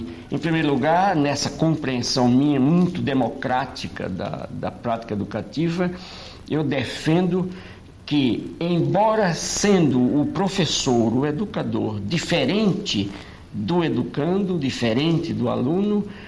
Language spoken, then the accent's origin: Portuguese; Northeast Region, Brazil; A água morna do mar no Nordeste brasileiro, que é de onde eu venho.